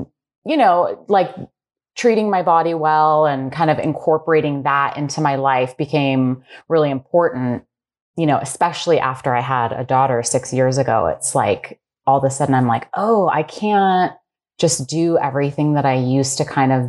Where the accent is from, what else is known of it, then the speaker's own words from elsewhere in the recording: California, United States; But I grew up in California, and the idea of coming to New York and being on Broadway honestly never crossed my mind ever.